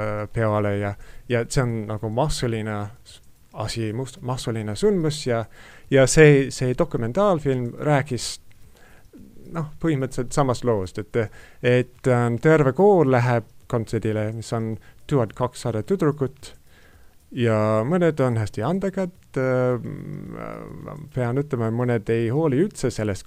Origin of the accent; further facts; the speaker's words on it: Sydney, New South Wales, Australia; Estonian is a second language; aga Perth on minä olen Sydneys pärit. Sydney on kõige suurem linn.